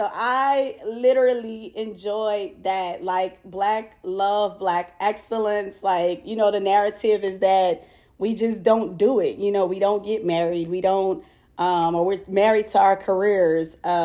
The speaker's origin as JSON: {"language": "English", "town": "New Orleans", "region": "Louisiana", "country": "United States", "lives_now": "Houston, United States", "said": "As you already know, I'm from New Orleans, but currently residing in Houston, Texas."}